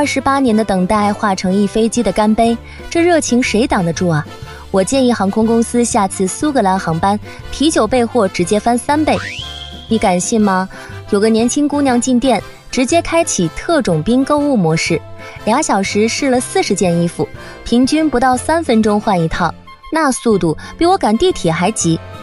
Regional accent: Guangzhou, Guangdong, China; 接下来要说个让咱们广州人骄傲的事儿

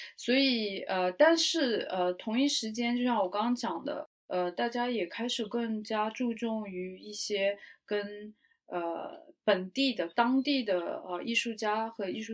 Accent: Hong Kong; 因为我是从人挤人的香港来到北九州

